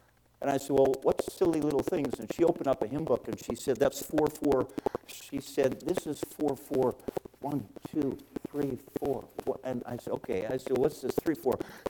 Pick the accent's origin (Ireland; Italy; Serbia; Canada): Canada; I'm a Canadian, so God forgave me for going to the United States.